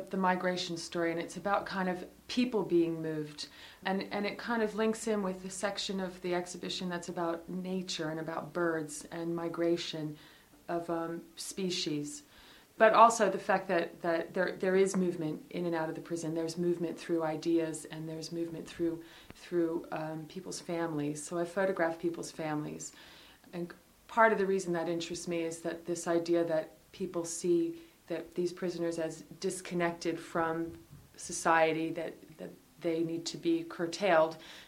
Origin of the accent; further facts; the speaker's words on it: Philadelphia, Pennsylvania, United States; now in Armley, United Kingdom; Yeah, I live here in Armley, and I'm originally from Philadelphia.